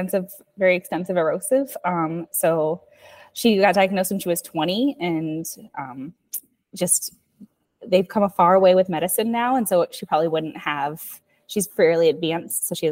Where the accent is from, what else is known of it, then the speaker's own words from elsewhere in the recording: Mineola, Texas, United States; No, I grew up in Mineola. So where the taco ride ends